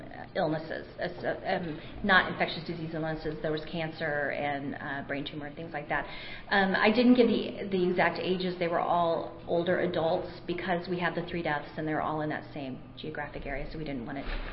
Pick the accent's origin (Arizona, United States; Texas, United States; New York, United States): Texas, United States; I'm from Texas, and they love their Bluebell ice cream down there.